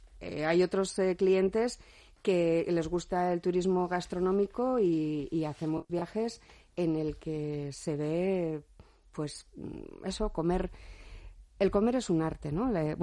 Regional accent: Santurtzi, Basque Country, Spain; Esta semana he visto en Santurce, en mi pueblo, lo que es el turismo sostenible de verdad.

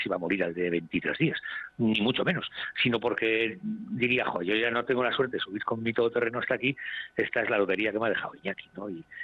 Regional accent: Basque Country, Spain; Así, como que somos vascos.

